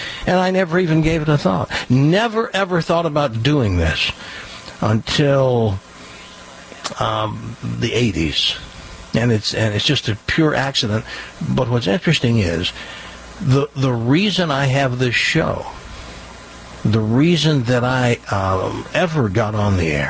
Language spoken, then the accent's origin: English; United States; accent: Southern; except the ones that heard my Southern hick accent and made fun of it.